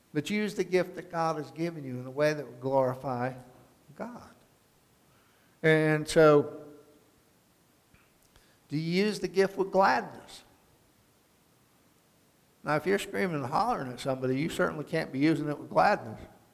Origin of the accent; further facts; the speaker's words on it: New York, United States; I said, "I'm from New York, you're down here, what's that mean?